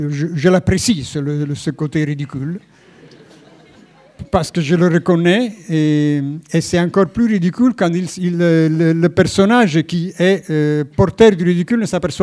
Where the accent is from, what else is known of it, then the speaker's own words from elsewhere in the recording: Italy; Parce que c'est ça, en discussion, chez nous, en Italie.